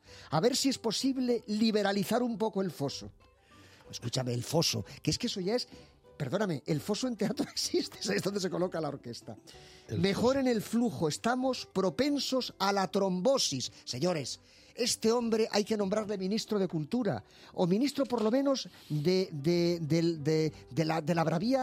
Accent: Madrid, Community of Madrid, Spain

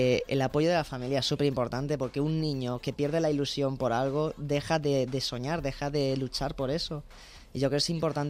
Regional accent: Carballo, Galicia, Spain; now in Madrid, Spain; Ahora vivo aquí en Madrid, sí. Uh-huh. Por eso perdí el acento, principalmente ya se me fue.

